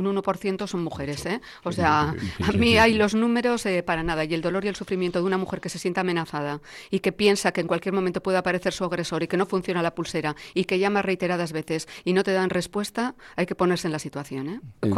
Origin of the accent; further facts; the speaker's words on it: Bilbao, Basque Country, Spain; Yo soy bilbaína, ya tengo una edad, llevo viviendo aquí toda mi vida